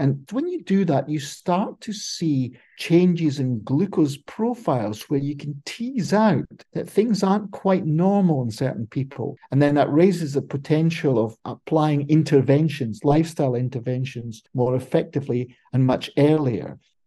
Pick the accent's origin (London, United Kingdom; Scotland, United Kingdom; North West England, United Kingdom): Scotland, United Kingdom; now in United States; And as a Scotsman arriving in the Golden State, I started to look into this